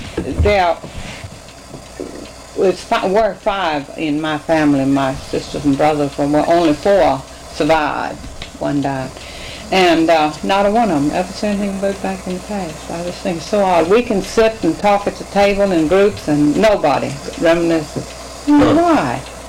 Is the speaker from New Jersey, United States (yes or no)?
no; Virginia, United States; born there; now in Henrico, United States; Not in this area. I was born in Hanover County. Okay. Which joins Henrico. Northwest.